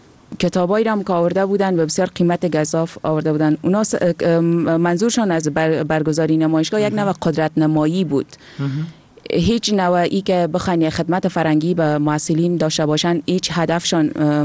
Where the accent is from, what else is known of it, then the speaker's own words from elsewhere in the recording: Afghanistan; امروز ما در وطنم آمدیم